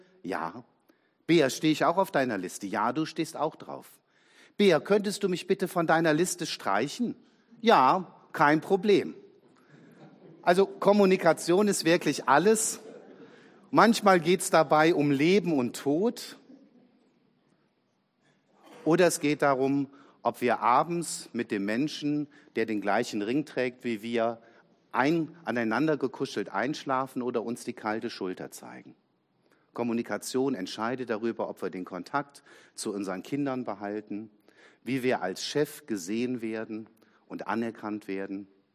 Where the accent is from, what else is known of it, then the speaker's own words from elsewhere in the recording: Nidderau, Hesse, Germany; ich komme aus Nidderau, das ist so nördliches Rhein-Main-Gebiet